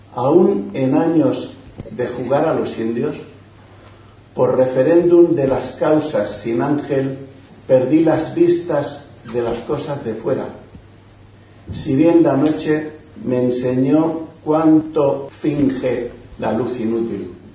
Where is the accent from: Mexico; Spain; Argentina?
Spain; Lorca, Region of Murcia; Soy murciano de Lorca, de la rural, natural de sus puntos y sus paréntesis.